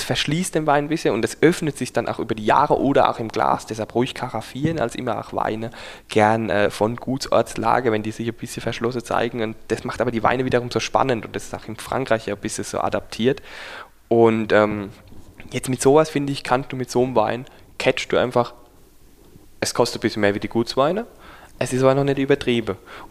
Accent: Rhineland-Palatinate, Germany; wir sind Pfälzer, Trinkkultur

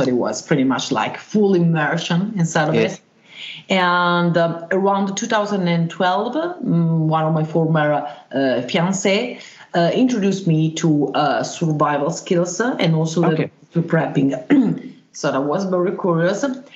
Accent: Milan, Lombardy, Italy; born there; English is a second language; I was born in Italy, in Mailand. I got remote origins from Germany and also from Slovenia.

